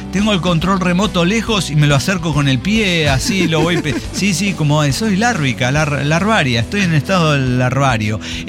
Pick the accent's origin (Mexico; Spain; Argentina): Mexico; Durango; now in Mazatlán, Mexico; esto yo crecí en Durango. Soy duranguense, como el pasito, ¿entiendes?